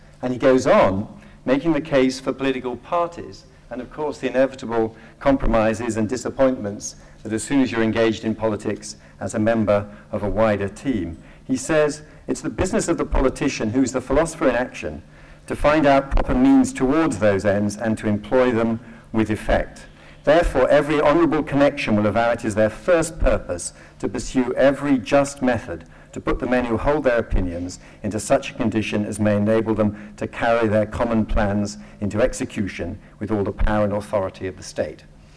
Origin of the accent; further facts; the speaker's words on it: England, United Kingdom; even worse than being English and a practicing politician